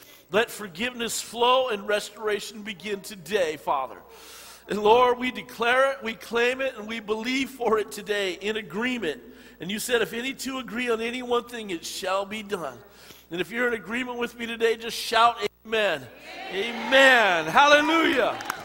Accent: California, United States; I'm from California, and I pastor an Assembly of God church there

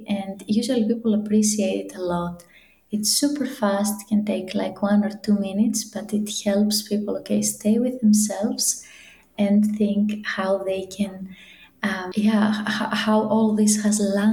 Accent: Greece; English is a second language; now in Netherlands; I come from Greece originally, but I've never really worked in Greece in as a learning consultant. I live in the Netherlands

